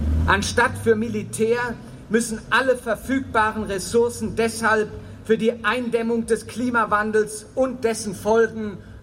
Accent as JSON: {"language": "German", "region": "Berlin", "country": "Germany", "said": "In Berlin, wo ich herkomme, gab es ähnliche Gruppen und Organisationen"}